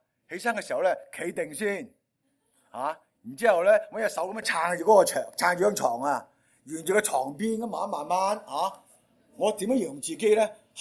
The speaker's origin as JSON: {"language": "Cantonese", "region": "Guangdong", "country": "China", "said": "即系我哋广东人就话我真条筋系嘛？"}